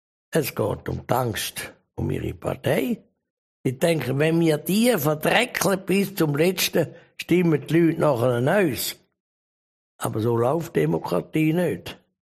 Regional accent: Switzerland; Wir sind ja Schweizer.

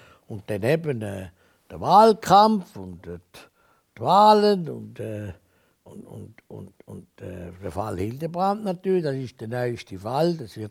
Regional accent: Laufen-Uhwiesen, Zurich, Switzerland; dort, wo ich aufgewachsen bin, also in Laufen, im Briefwahl. Das wird wahrscheinlich einen Mittelpunkt geben, Uwiesen, wo ich in die Schule bin, schauen, wo ich meine landwirtschaftliche Lehre gemacht habe, in Ossingen.

